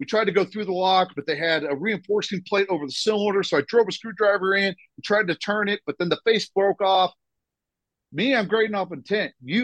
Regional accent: Wichita, Kansas, United States; And I say that because I'm from Wichita, Kansas, and I've taught all over this country.

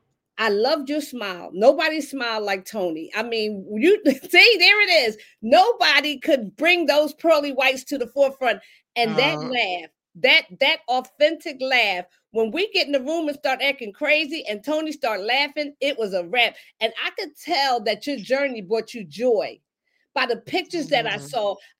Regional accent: Philadelphia, Pennsylvania, United States; I'm from Philly. See, we had rap music, we danced, we got off the floor.

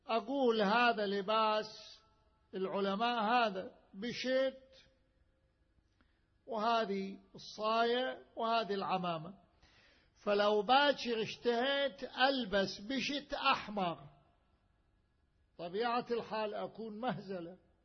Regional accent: Najaf, Najaf Governorate, Iraq; كانت وسائل التبريد عندنا بالنجف سراديب، سرداب تحت الأرض

